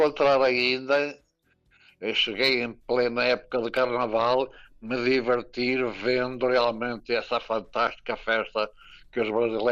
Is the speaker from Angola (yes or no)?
no; Rocas do Vouga, Aveiro, Portugal; now in Brazil; Saí de Rocas de Voga, que é uma freguesia que pertence a Aveiro, com um sonho, ser diplomata